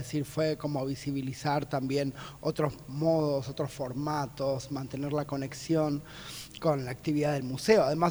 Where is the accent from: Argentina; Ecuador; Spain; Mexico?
Argentina; Buenos Aires; como buena porteña